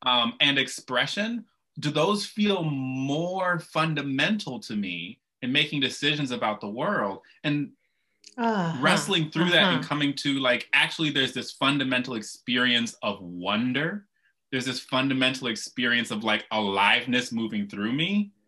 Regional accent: Kalamazoo, Michigan, United States; But yeah, I grew up in Kalamazoo, Michigan, in a family and in a community that was very insistent on surviving and thriving despite the white supremacist country that we're in.

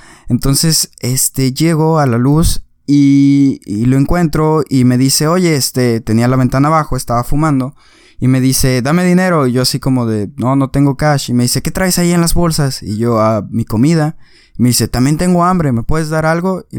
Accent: Mexico; Yo voy a decir lo que pasó en México, porque soy mexicano

